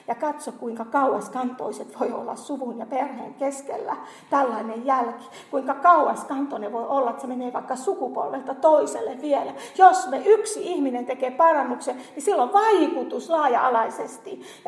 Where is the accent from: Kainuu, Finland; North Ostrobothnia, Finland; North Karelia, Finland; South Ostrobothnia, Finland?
Kainuu, Finland; mä oon Kainuusta, missä on paljon pakkasia, missä on paljon lunta, missä on kunnon talvi.